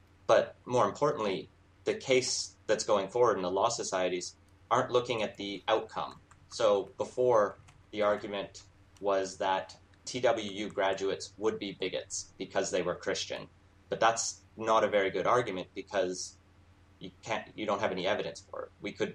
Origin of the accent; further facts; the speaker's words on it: Alberta, Canada; I grew up in Alberta